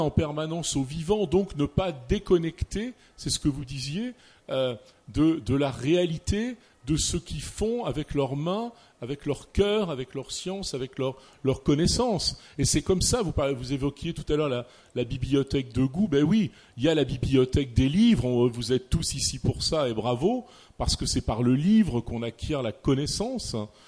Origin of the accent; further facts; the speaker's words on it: Renaison, Auvergne-Rhône-Alpes, France; born there; Moi, je suis né en province aussi, je suis né à Renaison.